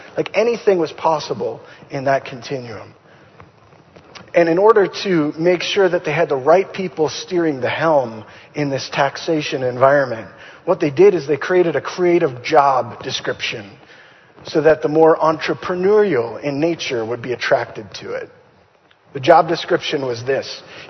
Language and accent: English; Saskatchewan, Canada; It was one of my favorite things to do as a kid growing up in Saskatchewan.